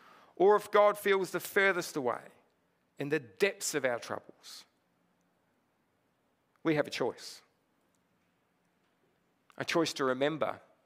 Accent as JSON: {"language": "English", "town": "Whanganui", "region": "Manawatū-Whanganui", "country": "New Zealand", "tie": "born there", "said": "I was born in Whanganui. Anybody got history in Whanganui? No? There's a few of us out there, the mighty river."}